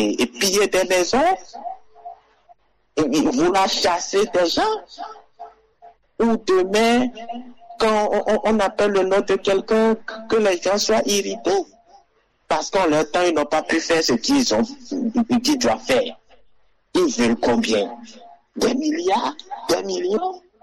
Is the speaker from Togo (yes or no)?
yes; Togo; Nous sommes tous des Togolais.